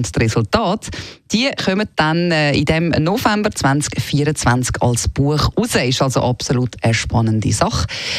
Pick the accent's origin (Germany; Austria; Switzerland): Switzerland; accent: Swiss German; um unsere wunderschöne Sprache bzw. um unseren Dialekt hier in der Schweiz